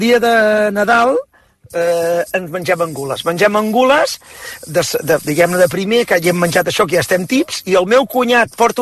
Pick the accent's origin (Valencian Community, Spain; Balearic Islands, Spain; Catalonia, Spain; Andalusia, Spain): Catalonia, Spain; Monistrol de Calders; born there; nosaltres vam néixer al Monistrol de Calders, un poblet molt petit